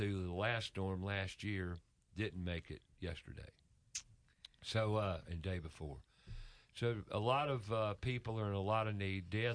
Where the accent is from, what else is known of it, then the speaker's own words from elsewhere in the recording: Charlotte, North Carolina, United States; I was raised in Charlotte, like we talked about earlier, and I've been to the North Carolina mountains more times than I could count, especially as a kid, with my relatives that had cabins up there and what have you.